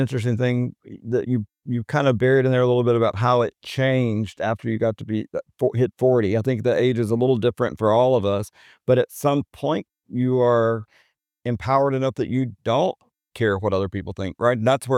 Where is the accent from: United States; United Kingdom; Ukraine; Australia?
United States; the South; That was hard growing up in the South.